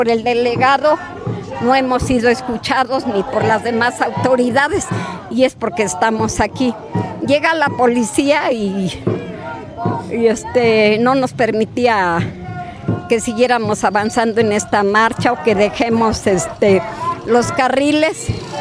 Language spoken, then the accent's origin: Spanish; Mexico; un derecho que tenemos todos como mexicanos.